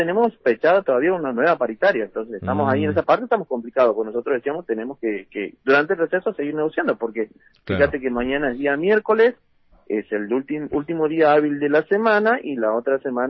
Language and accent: Spanish; Río Gallegos, Santa Cruz, Argentina; porque soy de acá de Río Gallegos